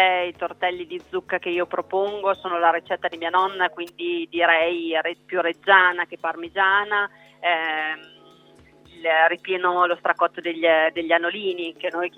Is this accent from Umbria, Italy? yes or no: no; Taneto di Gattatico, Emilia-Romagna, Italy; per me il luogo del cuore dove sono cresciuta è a Taneto di Gattatico, che è il mio paese